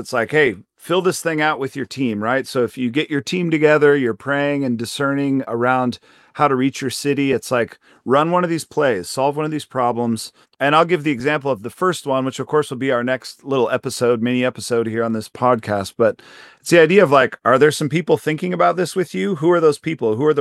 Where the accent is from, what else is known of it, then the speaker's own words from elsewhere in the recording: Seattle, Washington, United States; So I'm kind of from the Seattle area.